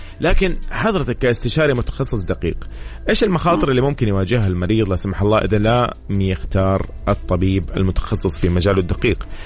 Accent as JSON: {"language": "Arabic", "country": "Saudi Arabia", "said": "الشهر المهم لنا نحن كسعوديين"}